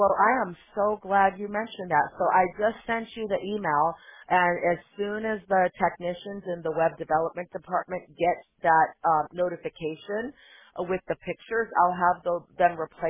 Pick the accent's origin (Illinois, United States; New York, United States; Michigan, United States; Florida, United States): Illinois, United States; Chicago; I grew up in Chicago, so I remember those days, but it's been so long, I don't know if I could handle it anymore.